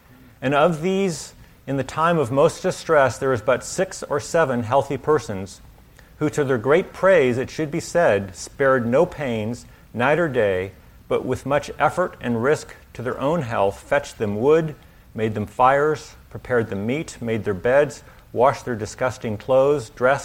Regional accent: Arizona, United States; now in California, United States; Again, I grew up in Arizona, moved here to California

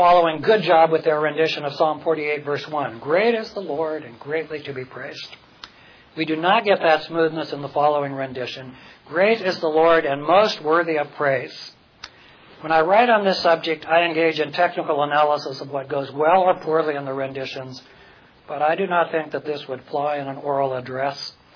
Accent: Pella, Iowa, United States; Much of what I said seemed pretty esoteric to folks in the farming milieu of my hometown of Pella, Iowa

